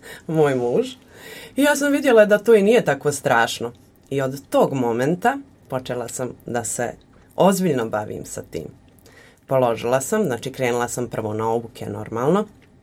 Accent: Sarajevo, Federation of Bosnia and Herzegovina, Bosnia & Herzegovina; now in Brčko, Bosnia and Herzegovina; Ja sam inače dijete iz Sarajeva i nije me nešto privlačila ljubav prema rijeci, prema vodi, jel? To je bila Miljacka i to je to.

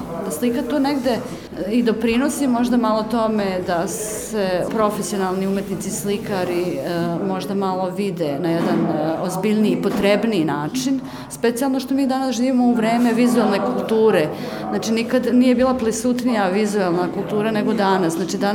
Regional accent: Belgrade, Serbia; dolazim iz Beograda, ovdje sam prvi put na ovoj koloniji

